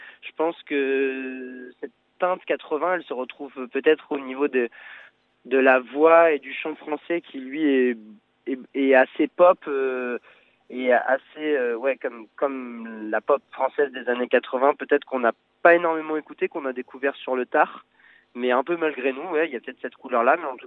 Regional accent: Île-de-France, France; chez nous en Seine-et-Marne

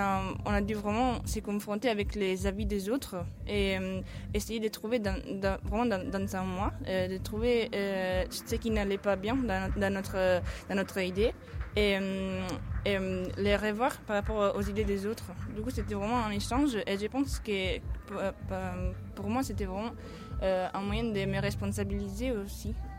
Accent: Italy; French is a second language; par rapport au fait que je suis italienne

